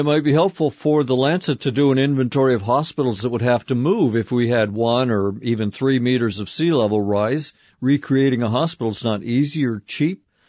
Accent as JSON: {"language": "English", "country": "Canada", "said": "I'm from Canada."}